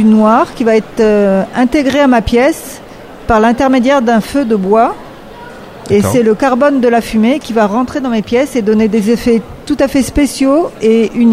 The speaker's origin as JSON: {"language": "French", "town": "Toulouse", "region": "Occitanie", "country": "France", "said": "Je suis au sud-est de Toulouse, à 15 kilomètres. Donc, on peut dire que je viens de Toulouse, en fait."}